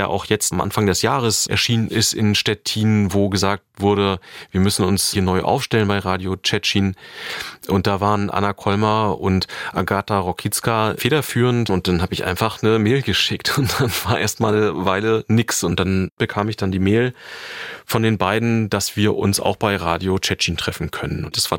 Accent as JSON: {"language": "German", "region": "East Germany", "country": "Germany", "tie": "born or raised there", "said": "Ich bin in der DDR aufgewachsen"}